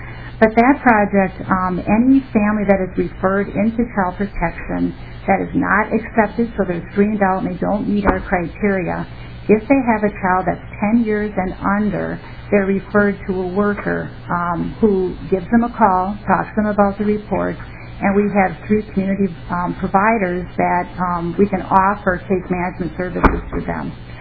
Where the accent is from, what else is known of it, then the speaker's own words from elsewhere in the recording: Minnesota, United States; Again, I'm from Anoka County.